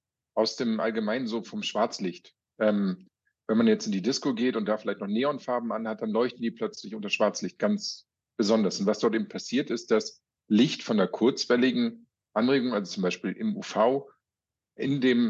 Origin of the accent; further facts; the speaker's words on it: Hamburg, Germany; moved away as an adult; Ich komme ursprünglich auch aus Hamburg und habe dort Biochemie studiert.